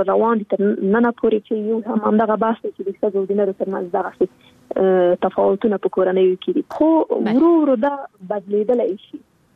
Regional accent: Afghanistan; زه خو شخصا په جګړه کې پیدا شوی یم، دا د جګړه کې رالویه شولم

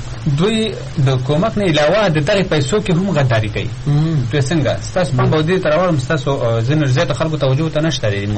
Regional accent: Afghanistan; now in Nangarhar, Afghanistan; مونږ په کنړ کښې نه اوسېږو مونږ دلته په دې ننګرهار کښې اوسېږو دا یو مشرقي دی دا یو افغانستان دی زه د افغانستان یم ما د افغانستان تذکره اخېستې ده

